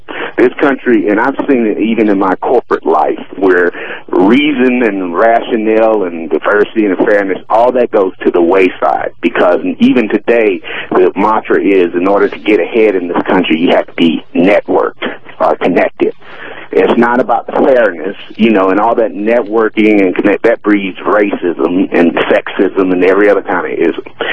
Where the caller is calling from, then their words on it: Atlanta, Georgia, United States; I'm calling from Atlanta.